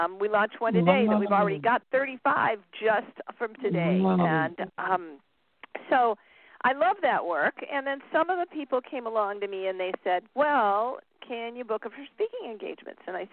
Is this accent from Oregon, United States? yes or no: no; California, United States; So I am from Southern California, as you indicated